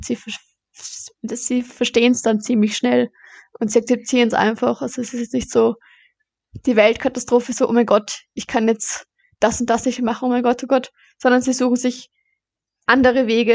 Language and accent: German; Baden, Lower Austria, Austria; also born or lived in Vorarlberg; Ja, genau, ich bin eigentlich in Vorarlberg geboren. Aber mein Papa kommt aus Baden, also sind wir nach Baden gezogen.